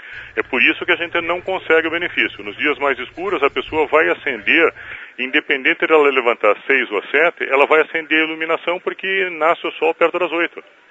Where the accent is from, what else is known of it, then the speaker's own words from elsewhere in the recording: Brazil; Eu cresci num Brasil que era de geração hidráulica mais de 90%.